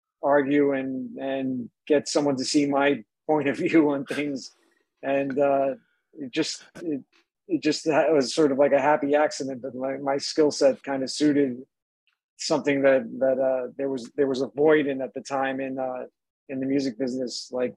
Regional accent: New York, United States; outside of Long Island, where I grew up in Suffolk County. It was pretty remote, but it was still just a matter of one train transfer on the LIRR to getting into New York City

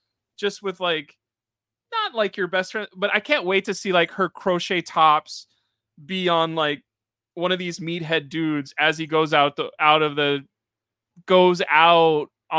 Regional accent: Chicago, Illinois, United States; I grew up in London. I don't know. I grew up in the south side of Chicago, though.

